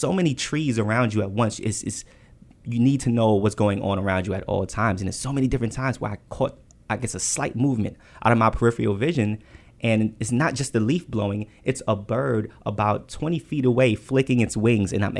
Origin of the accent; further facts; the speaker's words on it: Bronx, New York, United States; When I was growing up in the Bronx, I've always been infatuated with animals